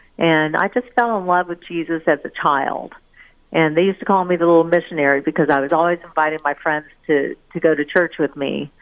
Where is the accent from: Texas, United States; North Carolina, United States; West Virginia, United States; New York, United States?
North Carolina, United States; I was raised in North Carolina, lived on the coast, and went to East Carolina University